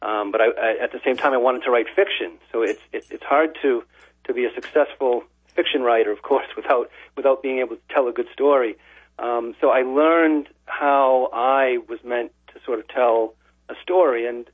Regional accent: Massachusetts, United States; born there; I'm in my mid 40s now. I was born in Massachusetts. Into a good Catholic family

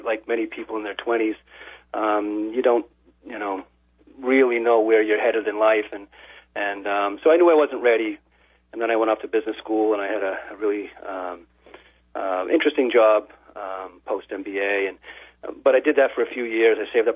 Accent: Massachusetts, United States; born there; I'm in my mid 40s now. I was born in Massachusetts. Into a good Catholic family

